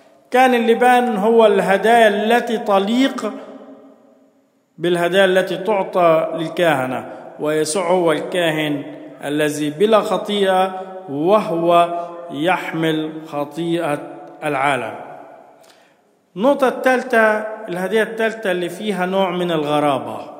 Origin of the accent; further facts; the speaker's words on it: Egypt; وخاصة إحنا كبيئة مصرية